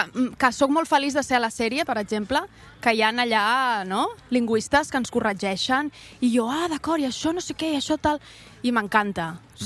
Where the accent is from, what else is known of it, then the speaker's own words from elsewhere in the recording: Barcelona, Catalonia, Spain; first language Spanish; Catalan is a second language; jo soc aquí, jo he nascut aquí, a l'Hospital Sant Pau, i soc del barri de la Sagrada Família, sempre